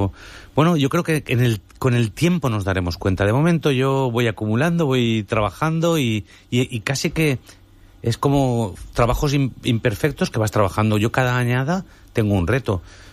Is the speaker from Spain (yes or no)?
yes; Alicante, Valencian Community, Spain; Yo soy un enamorado de mi tierra y es lo que hemos llevado por todo el mundo.